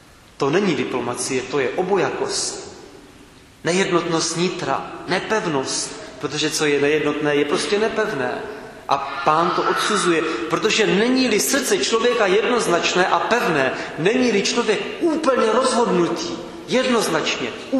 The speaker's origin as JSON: {"language": "Czech", "town": "Brno", "region": "South Moravian Region", "country": "Czechia", "tie": "born or raised there", "said": "když jsem byl dítě, tak jsem obdivoval, v Brně byly takové lité chodníky na sídlišti"}